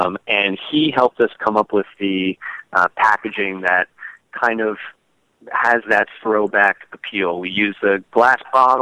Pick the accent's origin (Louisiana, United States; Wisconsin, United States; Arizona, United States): Louisiana, United States; where we grew up down in South Louisiana, we were surrounded by cane fields.